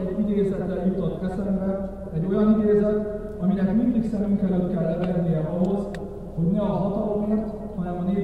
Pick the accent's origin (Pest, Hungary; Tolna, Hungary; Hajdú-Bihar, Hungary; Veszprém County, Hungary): Hajdú-Bihar, Hungary; Debrecen; hiszen Debrecen város, szülővárosom, Paderborn testvérvárosa.